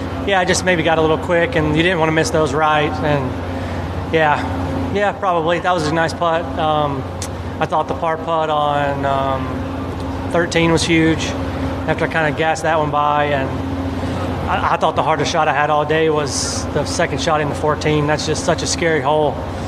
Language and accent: English; Ardmore, Alabama, United States; I am from Ardmore, Alabama, and I love everybody there. I love growing up there. I love going to school there. My mom and dad still live there.